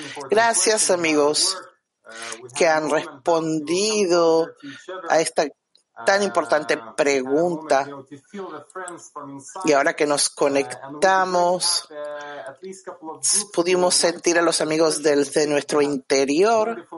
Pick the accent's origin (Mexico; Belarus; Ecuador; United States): Belarus; Yo soy de Bielorrusia